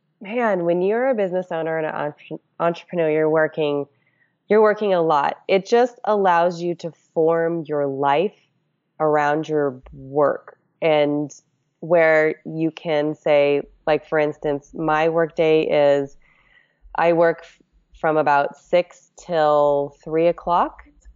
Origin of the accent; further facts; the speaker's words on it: Alaska, United States; So yes, I am from Alaska, and I feel like everyone has a small plane there.